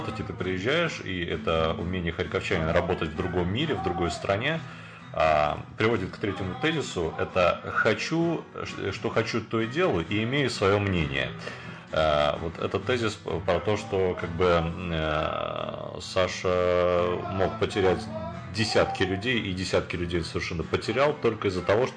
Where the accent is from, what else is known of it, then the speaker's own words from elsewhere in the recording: Kharkiv, Kharkiv Oblast, Ukraine; как харьковчанин